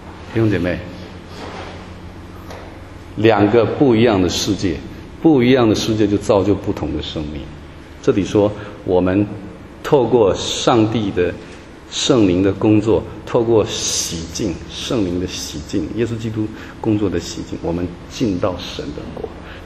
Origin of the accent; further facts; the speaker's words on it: Taiwan; accent: Taiwanese Mandarin; 可能因为我从台湾来啊，可能他也因为不太会讲普通话啊，所以我就用我的台湾国语跟他不太好的这个带着腔调的福州话